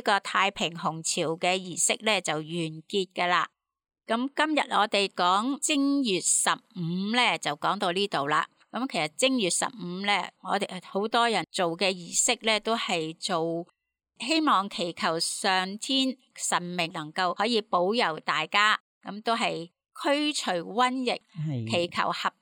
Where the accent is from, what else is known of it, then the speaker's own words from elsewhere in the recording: Guangdong, China; 咁我哋广东人叫做猪小肚。